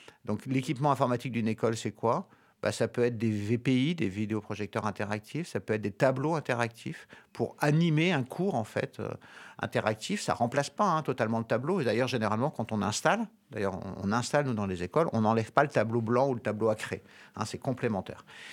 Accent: Normandy, France; born there; je ne suis pas né ici, je suis né en Normandie.

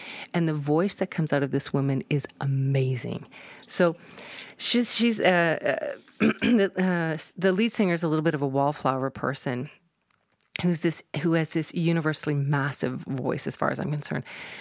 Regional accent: Edmonton, Alberta, Canada; from Edmonton, Alberta. This is my hometown. I love Edmonton.

